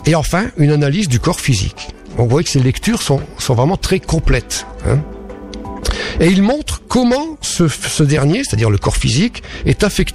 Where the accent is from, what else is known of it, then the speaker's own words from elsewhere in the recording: Douai, Hauts-de-France, France; born there; Oui, pas exactement, mais je suis né à Douai.